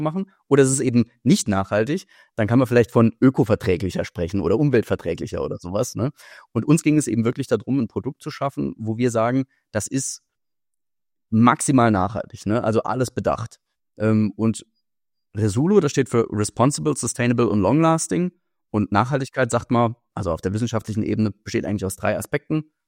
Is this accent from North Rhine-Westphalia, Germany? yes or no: no; Saarland, Germany; ich bin gebürtiger Saarländer und bin jetzt auch wieder im Saarland zurück. Und bin aber zum Studium nach Darmstadt gegangen, an die TU Darmstadt